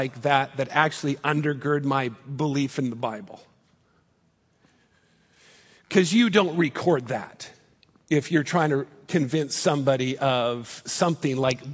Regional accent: Vancouver, British Columbia, Canada; "Well, I'm from Vancouver."

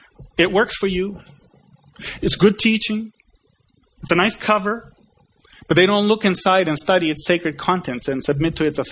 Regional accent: Canada; Now, don't hold it against me as a Canadian for putting it up here.

